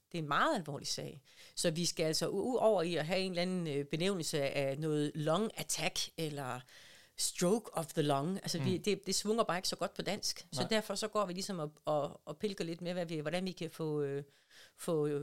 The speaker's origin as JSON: {"language": "Danish", "region": "West Jutland", "country": "Denmark", "said": "Og jeg er til med vestjyde"}